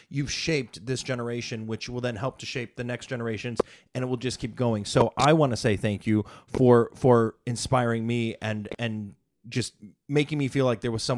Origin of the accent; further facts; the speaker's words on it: Toledo, Ohio, United States; because I grew up in Ohio, Toledo, Ohio, and, you know, very small town thinking.